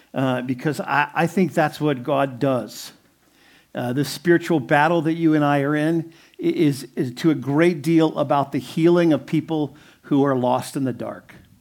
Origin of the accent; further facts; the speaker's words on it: Ohio, United States; And I'm from Ohio, so I really appreciate that.